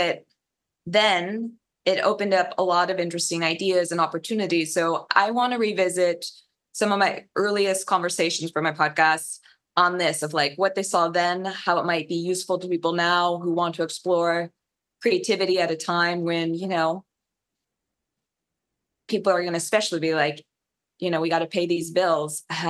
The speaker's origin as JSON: {"language": "English", "region": "Midwest", "country": "United States", "tie": "born or raised there", "said": "I grew up in the Midwest living with a family that always encouraged, and my dad too, encouraged like creative pursuits and connections with people."}